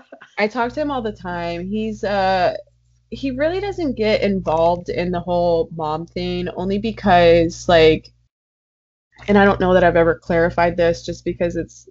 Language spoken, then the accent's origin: English; Long Branch, New Jersey, United States; born there; So I was born in Long Branch, and my sister was born in Morristown.